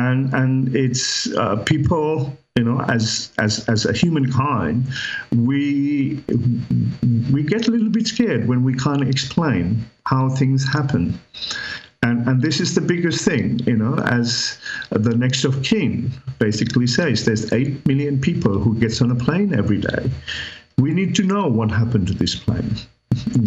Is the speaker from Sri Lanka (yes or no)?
yes; Sri Lanka; Well, I'm from Sri Lankan heritage. I grew up in Sri Lanka.